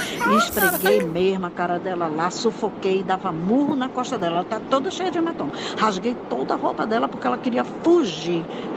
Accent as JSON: {"language": "Portuguese", "town": "Manaus", "region": "Amazonas", "country": "Brazil", "said": "eu sou de Manaus"}